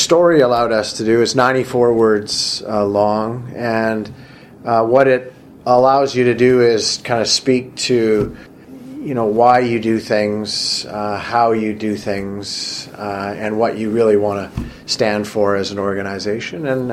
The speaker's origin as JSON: {"language": "English", "region": "Alberta", "country": "Canada", "tie": "born or raised there", "also_born_or_lived": "British Columbia", "said": "I was born and raised in Alberta. Ended up working and going to school and working in BC for a long time, and came back about 9 years ago"}